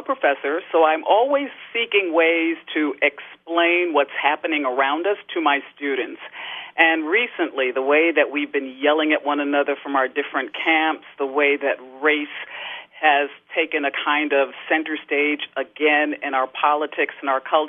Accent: Harlem, New York, United States; Well, mine was not the glamorous Harlem that we might see today with a Starbucks and a Whole Foods. I was more American Gangster Harlem

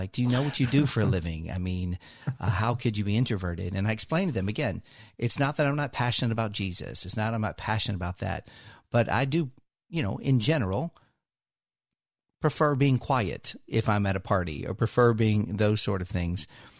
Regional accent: Midwest, United States; I'm originally from the Midwest, so Virginia felt tropical to me based upon where I'm from.

